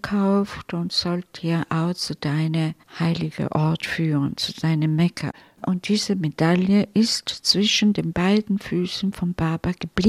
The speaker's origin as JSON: {"language": "German", "town": "Turin", "region": "Piedmont", "country": "Italy", "tie": "born or raised there", "said": "diese Gruppe kam von meiner Heimatstadt, Turin."}